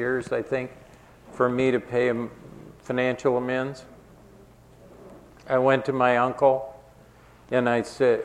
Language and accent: English; Wisconsin, United States; I grew up in Wisconsin and there's a lot of lakes in Wisconsin.